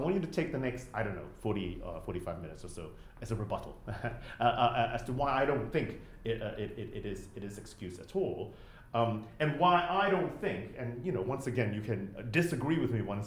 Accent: San Francisco, California, United States; moved away as an adult; now in Cambridge, United Kingdom; I sound weird because my wife's English, but I've been here for 25 years. I'm originally from San Francisco.

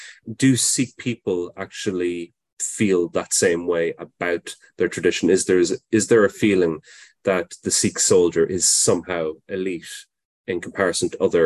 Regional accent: Ireland; I'm from Ireland

